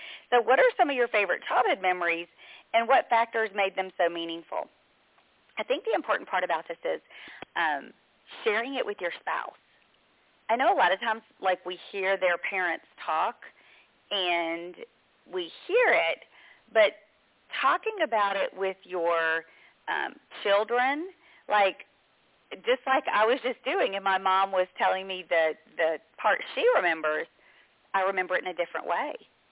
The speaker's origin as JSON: {"language": "English", "region": "Mississippi", "country": "United States", "tie": "born or raised there", "said": "I grew up in Mississippi"}